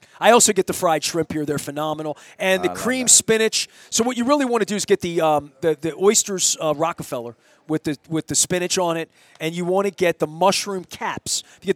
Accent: Dundalk, Maryland, United States; I'm not even from Essex. I'm from Dundalk.

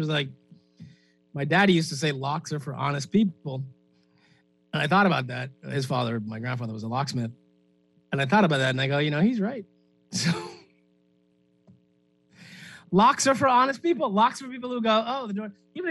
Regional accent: Nassau, New Providence, Bahamas; Now, that may be because I'm from Nassau

